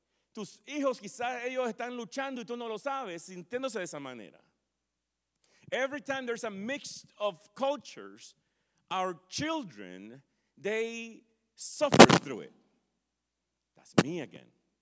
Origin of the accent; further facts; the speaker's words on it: Nicaragua; Algunas veces yo digo en broma que yo soy nicaragüense, mi esposa es colombiana, mis hijos son confundidos.